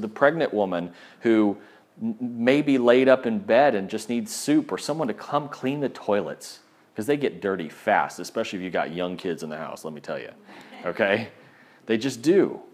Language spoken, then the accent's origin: English; Texas, United States; Which, as a Texan who likes a 10-foot tall privacy fences, that's kind of awkward